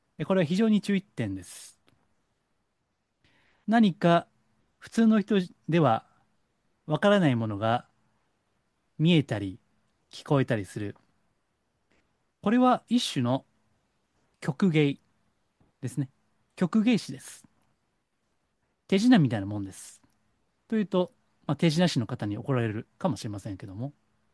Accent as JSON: {"language": "Japanese", "region": "Kansai", "country": "Japan", "said": "よく私も、まあ、関西出身なんでね、子供の時にそういった、子供の時からありましたね。"}